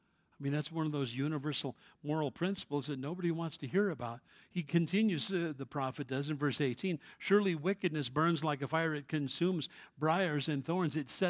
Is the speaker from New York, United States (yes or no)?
yes; New York City, New York, United States; As a kid, I grew up in New York City